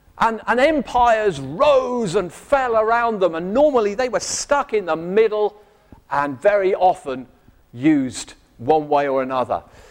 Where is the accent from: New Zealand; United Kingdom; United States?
United Kingdom; Dover, South East England; I grew up, I was born in Dover. I loved the sea. My ancestors were lighthouse keepers.